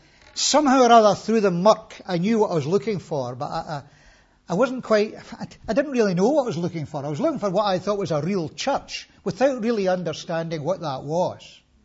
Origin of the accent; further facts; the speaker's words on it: Scotland, United Kingdom; But I'm Scottish, you know, and maybe you think we are a wee bit strange.